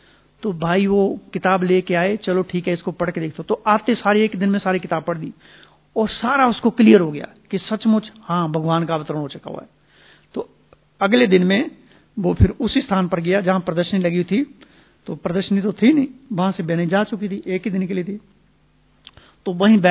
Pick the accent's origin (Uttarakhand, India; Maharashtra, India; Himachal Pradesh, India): Himachal Pradesh, India; उनका भी गांव हिमाचल में, हमारा गांव भी हिमाचल में